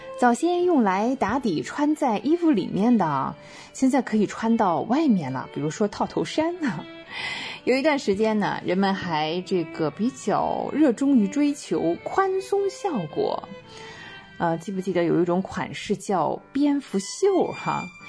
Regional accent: China; 像我们中国人说，这叫乱穿衣哈。

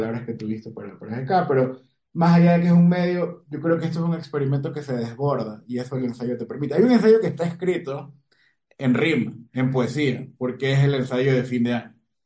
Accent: Guayaquil, Guayas, Ecuador; now in Quito, Ecuador; yo soy de Guayaquil, pero la vida y el trabajo me trajeron a Quito

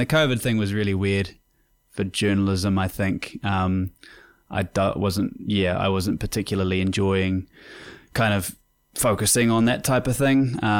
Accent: West Auckland, Auckland, New Zealand; now in Raglan, New Zealand; I'm from West Auckland originally

